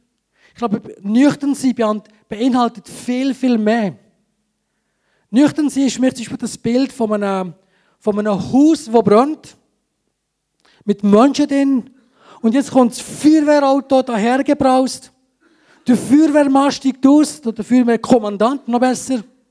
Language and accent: German; Graubünden, Switzerland; Aber ihr wisst alle, wir sind Bündner, oder?